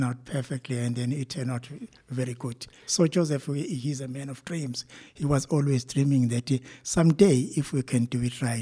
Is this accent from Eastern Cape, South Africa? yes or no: no; Ladysmith, KwaZulu-Natal, South Africa; So we want people to know that we are coming from Ladysmith.